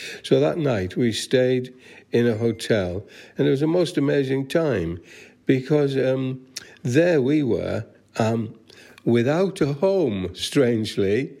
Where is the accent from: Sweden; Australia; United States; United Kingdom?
United Kingdom; North East England; born there; Well, I was born in the northeast of England, and the day that I was born, there was snow on the ground 3 feet deep.